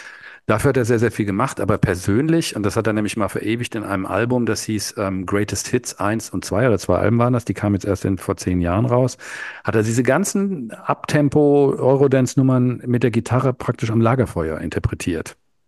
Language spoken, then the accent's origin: German; Darmstadt, Hesse, Germany; also born or lived in Osnabrück; weil das jemand aus Darmstadt hier ist, aus meiner Heimatstadt, was nicht ganz stimmt, meine Heimatstadt ist Osnabrück, aber ich bin hier groß geworden.